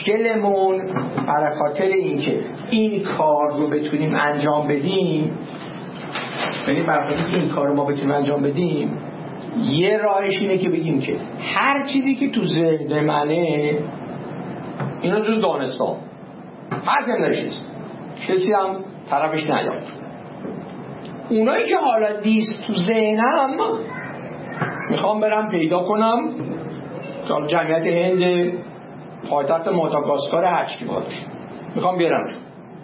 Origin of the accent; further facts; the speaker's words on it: Tehran, Tehran Province, Iran; born there; یعنی من تو تهران متولد شدم